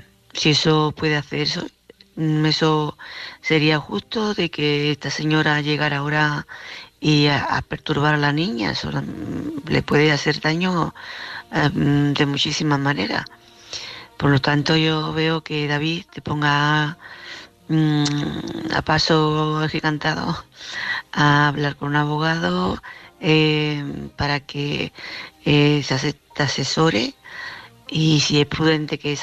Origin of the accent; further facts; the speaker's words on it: Córdoba, Andalusia, Spain; de Córdoba.